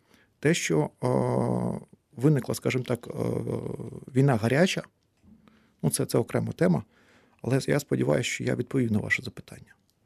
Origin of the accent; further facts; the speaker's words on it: Vinnytsia, Vinnytsia Oblast, Ukraine; Я на той час пережив у Харкові, я сам родом з Вінниці.